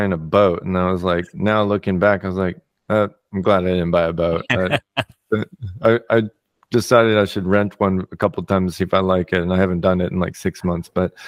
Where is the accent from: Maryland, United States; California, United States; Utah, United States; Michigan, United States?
California, United States; San Diego; I'm from San Diego. San Diego is where my heart's at.